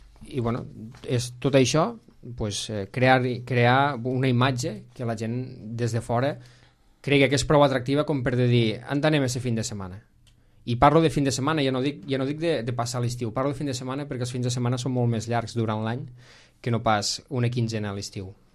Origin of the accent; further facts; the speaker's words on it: L'Ametlla de Mar, Catalonia, Spain; Com pot ser que jo, sent de la Cala, que porto 45 anys, que vaig néixer aquí, no conec el que tinc al meu poble?